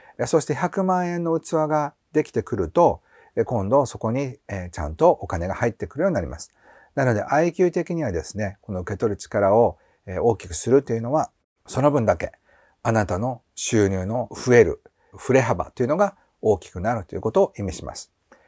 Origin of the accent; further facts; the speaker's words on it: Kansai, Japan; 関西人としてもうやったって感じなんですけど